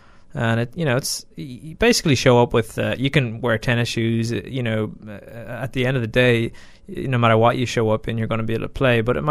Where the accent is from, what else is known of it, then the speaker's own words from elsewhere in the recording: Ireland; now in United States; You know, when I was growing up in Ireland, it was you know, a big deal.